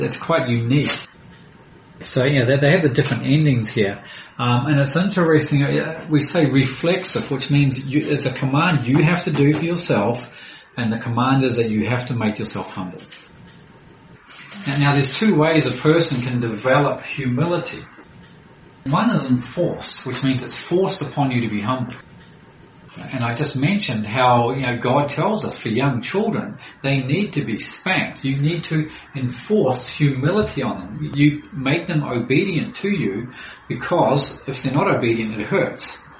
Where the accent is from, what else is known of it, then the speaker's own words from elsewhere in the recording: New Zealand; I'm from New Zealand.